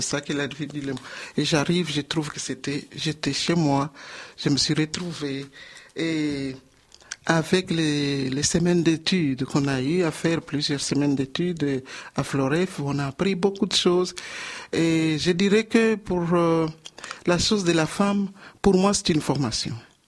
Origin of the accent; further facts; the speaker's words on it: DR Congo; Je viens d'abord du Congo, de la République démocratique du Congo, et dans mon pays, j'étais déjà lancée.